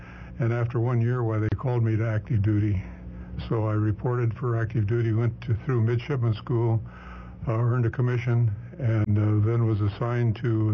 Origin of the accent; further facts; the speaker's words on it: Fresno, California, United States; also born or lived in Idaho; Four years old. I came from Idaho. Moved down here from Idaho and moved onto a little farm out in 10 miles west of Fresno in the Central High School District.